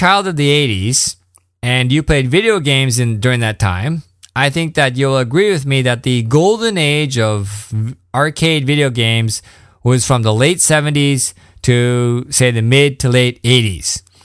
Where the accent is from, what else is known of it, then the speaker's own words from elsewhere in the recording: Canada; moved away; from Canada for almost 5 years now, so it's going to be interesting for me to go back and see what my home country looks like.